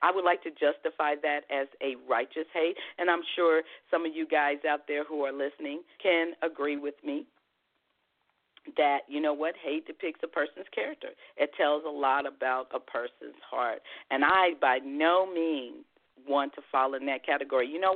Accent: California, United States; I'm a Californian, you know, my family, most of them are from the East Coast

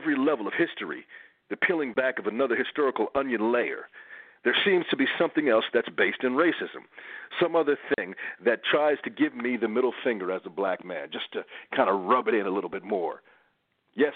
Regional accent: United States; you know, I'm American. I'm thinking, hey, it's nice. We sing it.

